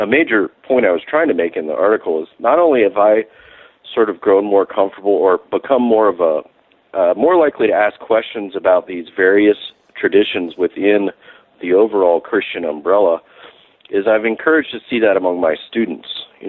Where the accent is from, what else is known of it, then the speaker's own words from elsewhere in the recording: United States; And I think that experience as an American living there, I had some of the same observations.